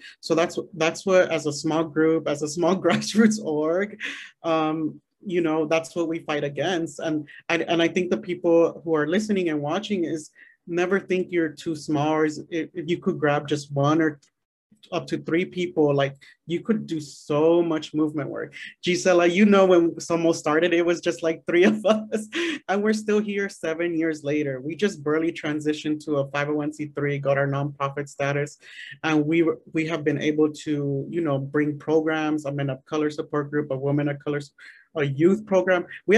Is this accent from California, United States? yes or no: yes; Los Angeles, California, United States; I'm from Los Angeles and a lot of people think LA is like super LGBT accepting